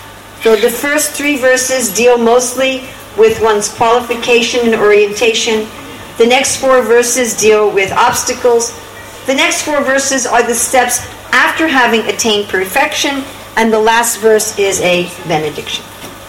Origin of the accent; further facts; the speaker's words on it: New York, United States; Also, because I'm from New York, I have no culture at all.